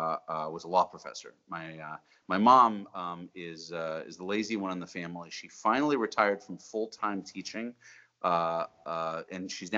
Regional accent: Brookline, Massachusetts, United States; No, I grew up in Boston, in a town called Brookline, which is sort of the super close suburb to Boston.

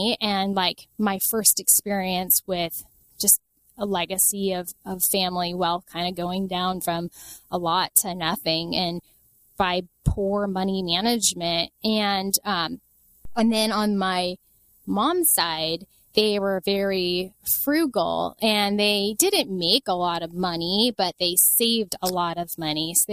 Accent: Seattle, Washington, United States; And I grew up in Seattle, so it was like the Microsofts and the Starbucks and Nordstrom's

